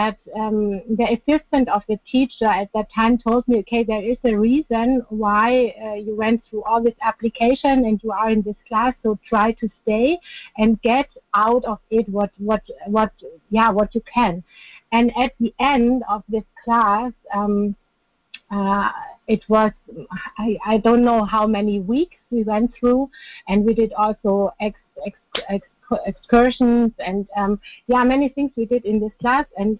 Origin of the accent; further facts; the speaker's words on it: Germany; I'm from Germany.